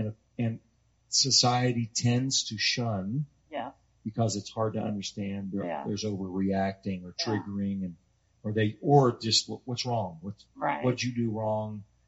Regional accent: Ohio, United States; born there; Since I was born in Ohio, we had friends that were Quakers.

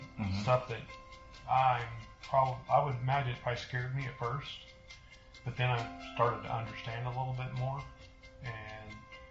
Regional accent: Illinois, United States; now in Texas, United States; Central Illinois.

